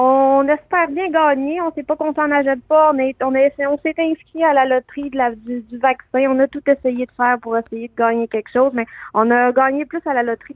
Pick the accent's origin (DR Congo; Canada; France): Canada; qu'on est Canadien avant tout aussi là.